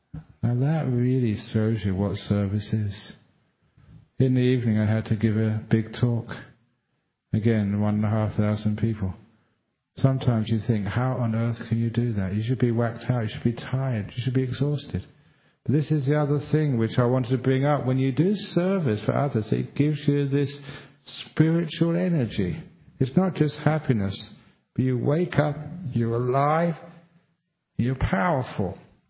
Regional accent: Australia; I come from Australia.

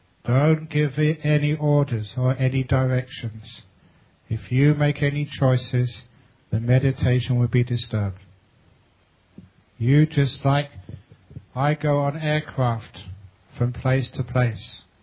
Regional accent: England, United Kingdom; I am English boy, I can flow in different ways, but not much different.

